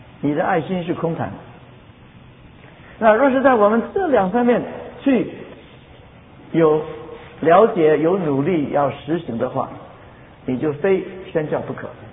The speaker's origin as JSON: {"language": "Chinese", "country": "China", "said": "我们中国人的本性就是自私自利，各自为政的。"}